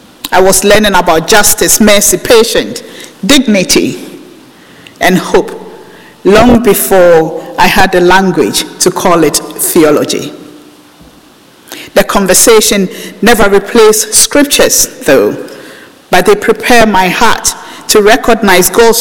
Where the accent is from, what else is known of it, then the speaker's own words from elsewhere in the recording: Ghana; I grew up in Ghana, and one of the greatest gifts God gave me was being surrounded by remarkable women in my family.